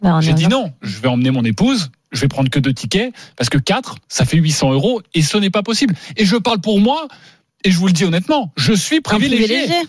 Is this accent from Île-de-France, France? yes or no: yes; Paris, Île-de-France, France; On est français, on est parisien, on a envie d'aller les voir.